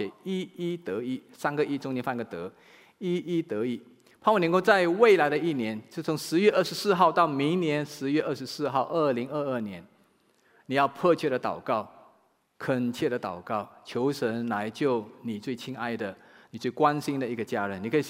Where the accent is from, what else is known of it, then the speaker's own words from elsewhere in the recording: Malaysia; 我一定特地的从吉隆坡开车，开了3个多小时的车来到我的老家